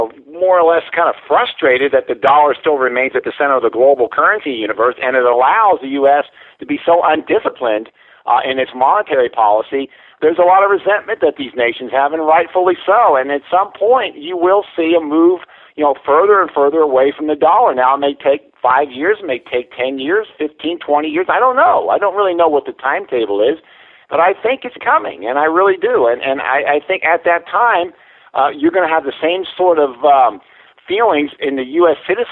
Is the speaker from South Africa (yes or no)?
no; United States; as an American citizen, I don't like to talk about things like that.